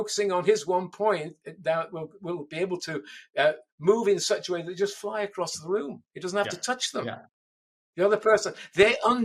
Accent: England, United Kingdom; I'm originally English, in case you haven't noticed.

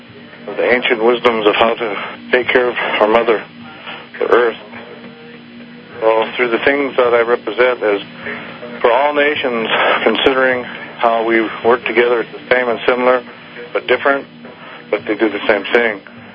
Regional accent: Wyoming, United States; Well, I'm Eastern Shoshone from the Winder Indian Reservation here in Wyoming.

